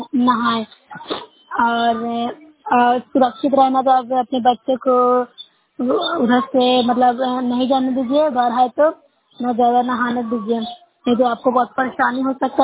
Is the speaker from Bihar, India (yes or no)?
yes; Bihar, India; मैं नुसरत ब्लॉक से हूँ, जिला नालंदा के निवासी हूँ।